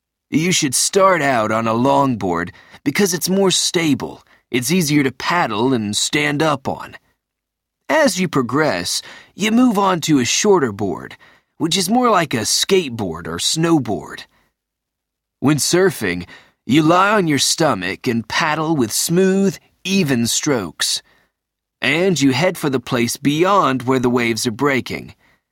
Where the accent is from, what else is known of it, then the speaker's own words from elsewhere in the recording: San Francisco, California, United States; I'm from San Francisco, California.